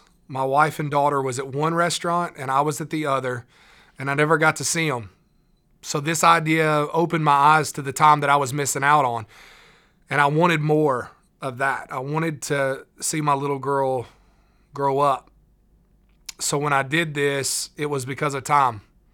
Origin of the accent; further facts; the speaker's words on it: Gallatin, Tennessee, United States; from Gallatin, Tennessee.